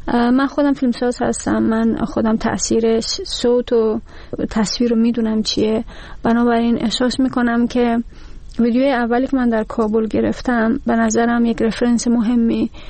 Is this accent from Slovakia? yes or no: yes; Slovakia; من شهروند اسلوواکی هستم، در اسلوواکی درس خوندم، بزرگ شدم